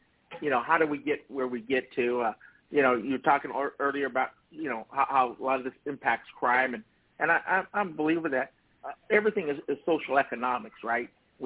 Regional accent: Stockton, California, United States; I grew up in the Central Valley. I'm born and raised in a city many of you probably know, Stockton, California.

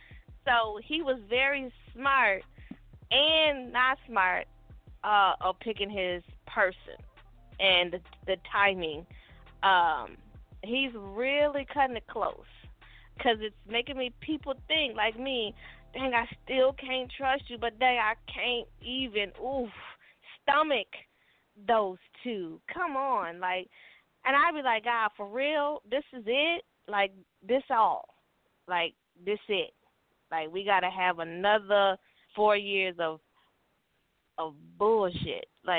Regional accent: Puerto Rico; I'm from Puerto Rico.

